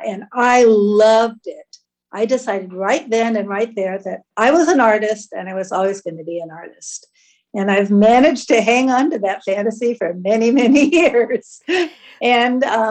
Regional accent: Los Angeles, California, United States; I was 5 years old, and I was growing up in the Los Angeles area, and we moved into a new subdivision that had hardly anybody in it.

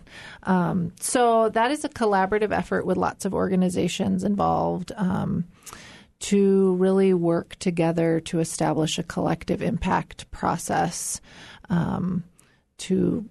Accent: Gustavus, Alaska, United States; I grew up in a very, very small community. Anyone who knows me here knows that I grew up in Gustavus.

